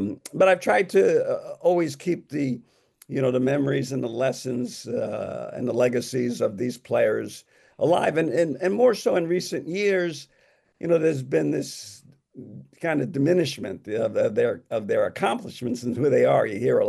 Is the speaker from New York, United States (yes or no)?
yes; New York City, New York, United States; in growing up in New York City, I've seen literally every one of these guys play in person